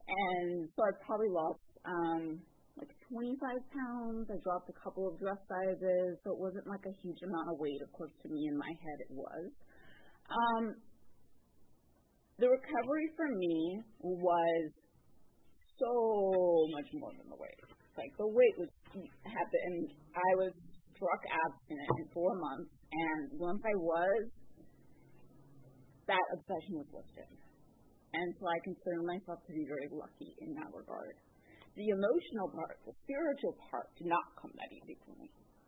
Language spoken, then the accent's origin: English; Studio City, California, United States; but I'm from the Studio City area, so I usually go to meetings out there.